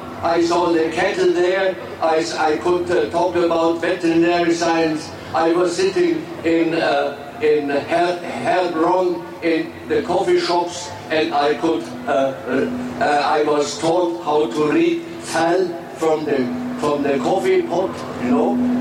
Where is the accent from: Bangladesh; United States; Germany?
Germany; English is a second language; I'm coming from Germany just to visit here, no, for a few days.